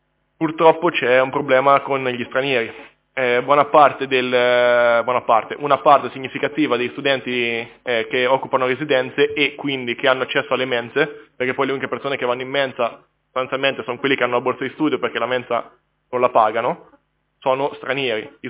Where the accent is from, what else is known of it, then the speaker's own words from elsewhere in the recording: Marche, Italy; now in Genoa, Italy; Io sono marchigiano e ho detto a 10 persone almeno venite a Genova perché a Genova si sta bene all'università.